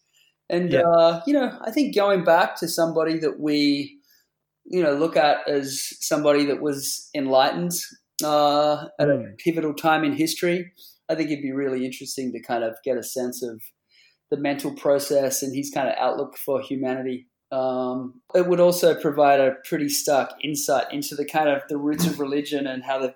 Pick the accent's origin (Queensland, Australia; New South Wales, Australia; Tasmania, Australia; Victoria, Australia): New South Wales, Australia; Coffs Harbour; I think I was 19 years old in my hometown in Coffs Harbour.